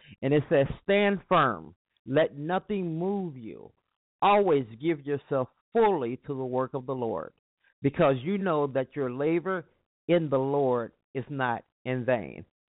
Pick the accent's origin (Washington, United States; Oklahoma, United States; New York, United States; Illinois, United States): Illinois, United States; Chicago; I am in Chicago. I'm from Chicago, and house music is really a big part of Chicago's history.